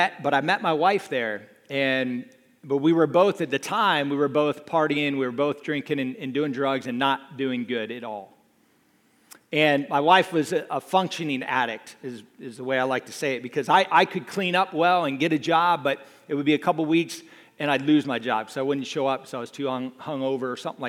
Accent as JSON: {"language": "English", "town": "Jupiter", "region": "Florida", "country": "United States", "tie": "born or raised there", "said": "I grew up in Jupiter, Florida, which is out of this world, by the way."}